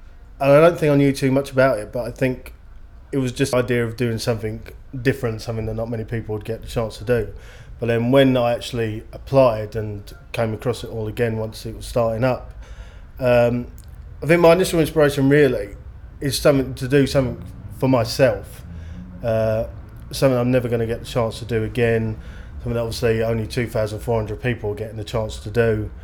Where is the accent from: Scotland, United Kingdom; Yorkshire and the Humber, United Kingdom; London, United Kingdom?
London, United Kingdom; Enfield; I'm 29 years old, and I'm from Enfield in Middlesex.